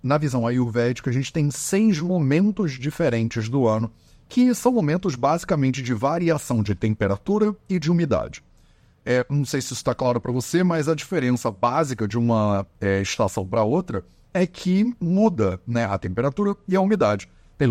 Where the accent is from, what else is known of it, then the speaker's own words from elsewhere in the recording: Rio de Janeiro, Brazil; accent: carioca; Eu sou carioca, né? Dá pra perceber no meu sotaque.